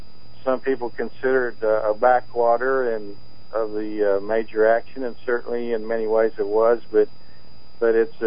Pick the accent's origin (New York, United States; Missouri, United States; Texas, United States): Missouri, United States; Joplin; now in Carthage, United States; Around the vicinity of Joplin. I grew up in Joplin. I live in Carthage, Missouri, about 15 miles from Joplin